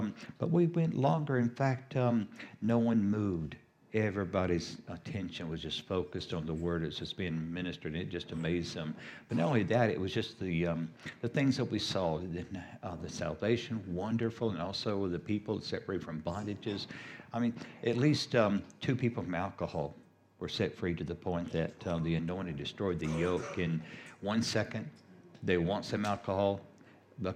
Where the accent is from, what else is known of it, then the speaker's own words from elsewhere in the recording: Colorado Springs, Colorado, United States; we are from Colorado Springs, Colorado in the U.S., which is about the middle of the country